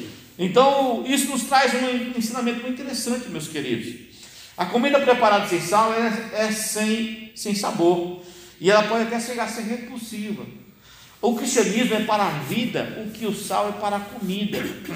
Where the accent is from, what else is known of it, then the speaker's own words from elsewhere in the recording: Pernambuco, Brazil; Lá na minha terra é insosso. Eu sou pernambucano, meio cansado, mas sou de lá